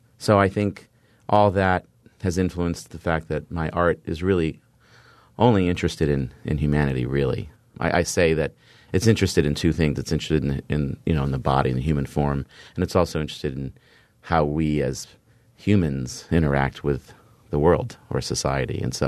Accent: Washington, United States; also born or lived in France / Brazil; I was born in Washington and then shipped off to France for 6 years and then back to Washington and back to France and then back to Washington and then to Brazil.

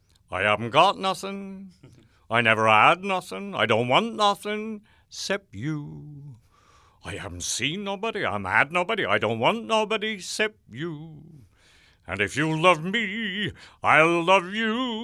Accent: South West England, United Kingdom; They're very aware of their Cornish roots. We haven't grasped hold of that to say, listen, here we are. We are a Celtic nation.

